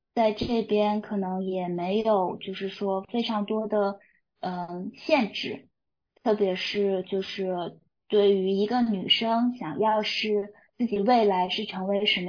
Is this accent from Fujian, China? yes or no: no; Dalian, Liaoning, China; 然后我家乡是大连的，所以我爸爸其实是就是对有海的城市